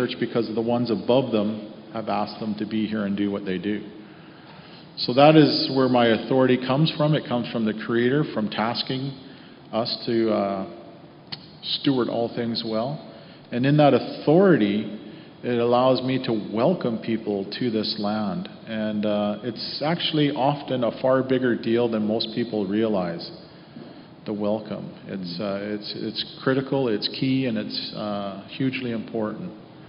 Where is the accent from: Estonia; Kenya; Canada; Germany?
Canada; British Columbia; But being Stolo people, my community is a Stolo community. I am from the Lacamel First Nation, Lacamel First Nation. So that means that I am actually from this land.